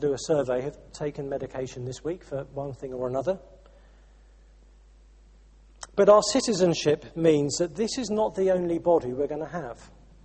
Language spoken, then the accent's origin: English; United Kingdom; Like many of us in this room, I'm a British citizen.